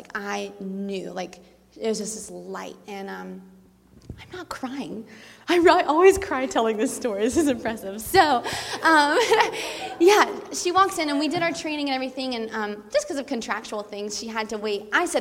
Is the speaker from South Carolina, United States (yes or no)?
yes; South Carolina, United States; And I just know, we're from South Carolina, like I said, and a lot of the churches there are very traditional.